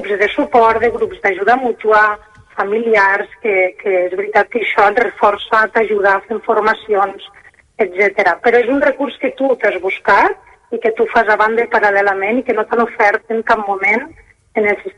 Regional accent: Tremp, Catalonia, Spain; jo soc de Tremp, per tant, aquí al territori tenim molt pocs recursos.

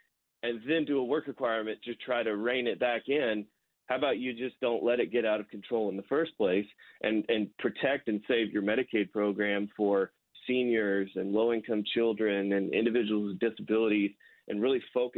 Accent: Arkansas, United States; So my home state here of Arkansas

